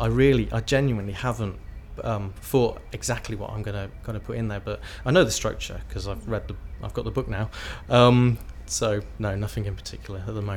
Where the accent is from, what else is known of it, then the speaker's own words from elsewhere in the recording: Tewkesbury, South West England, United Kingdom; moved away as an adult; now in North East England; I'm originally from Gloucestershire, from a town called Tewkesbury, and moved up to the northeast about 17 years ago, which is now my adopted home